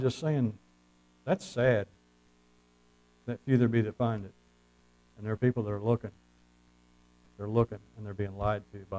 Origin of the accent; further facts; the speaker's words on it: United States; And I'm with you. I'm American.